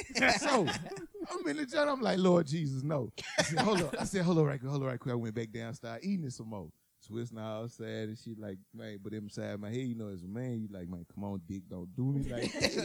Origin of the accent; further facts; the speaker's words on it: Memphis, Tennessee, United States; First of all, I'm from South Memphis.